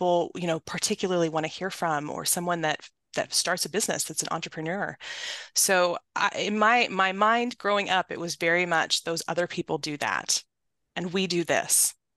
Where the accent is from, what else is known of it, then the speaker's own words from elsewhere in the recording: Midwest, United States; I grew up working class in the Midwest